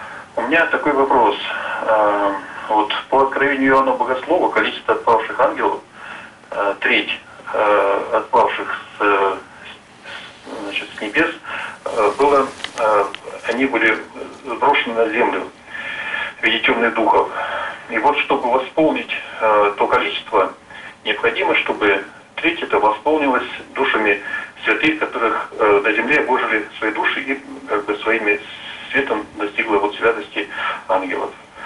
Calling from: Yekaterinburg, Sverdlovsk Oblast, Russia; Я звоню из Екатеринбурга. Мне 50 лет.

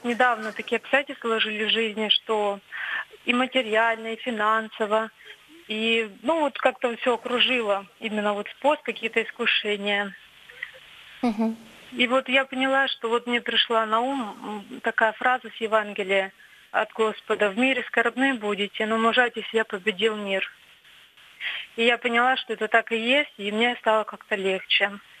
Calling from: Saint Petersburg, Russia; Я звоню из Санкт-Петербурга

